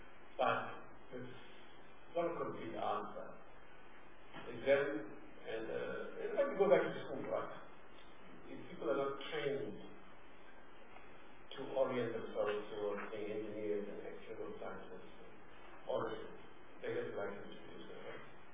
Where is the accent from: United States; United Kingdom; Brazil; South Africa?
South Africa; No, I'm not here as an Indian, I'm here as a South African, as a soldier.